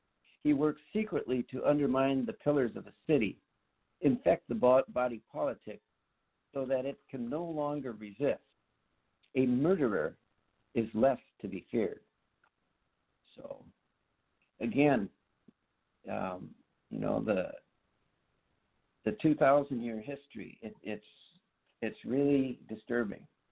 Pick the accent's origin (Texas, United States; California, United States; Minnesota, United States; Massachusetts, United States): Minnesota, United States; Sauk Centre; is from my hometown Sox Center. Sinclair Lewis, the Nobel Prize winner who wrote the book Main Street, that's my claim to fame. I was born in Main Street, USA.